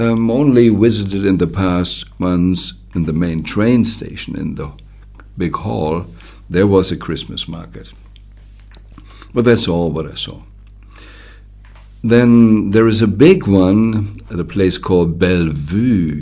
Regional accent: Germany; I grew up in Germany, so it was always on the 24th in the evening.

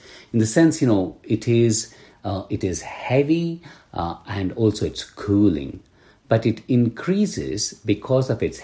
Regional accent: India; when I was growing up in India, going to a primary school in India

